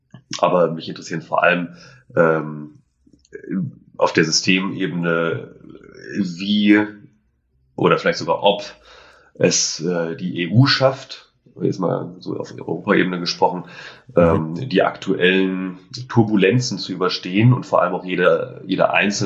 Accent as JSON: {"language": "German", "town": "Itzehoe", "region": "Schleswig-Holstein", "country": "Germany", "said": "ich komme ursprünglich aus Itzehoe, Kreis Steinburg in Schleswig-Holstein."}